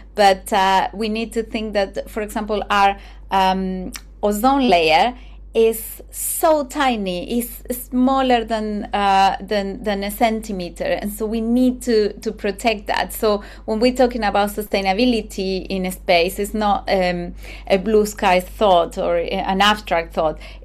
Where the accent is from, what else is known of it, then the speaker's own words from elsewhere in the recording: Argentina; English is a second language; growing up in Argentina gave me a strong sense of curiosity about the natural world because my village is very far from polluted cities